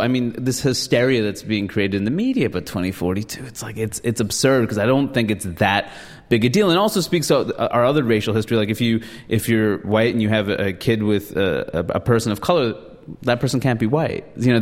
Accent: New York City, New York, United States; I didn't know any white people. Like, I did, but like, when they'd ask me where I was from, I'd say India, even though I grew up in Flushing or whatever

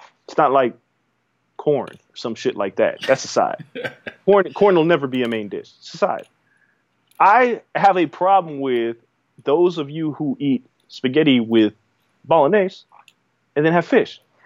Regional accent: New York, United States; I grew up in New York as a kid. My grandmother's full-blooded Italian.

